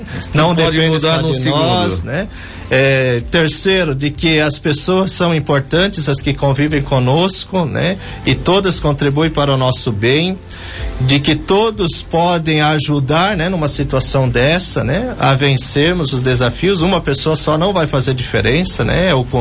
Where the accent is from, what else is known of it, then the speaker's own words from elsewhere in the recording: São Bento do Sul, Santa Catarina, Brazil; born there; eu nasci em São Bento do Sul em 1983, né? Fui pro seminário com 16 anos no ano 2000. Depois fiquei no seminário, estudei inclusive aqui em Brusque nos anos 2001 e 2002, morando na casa Padre Dion.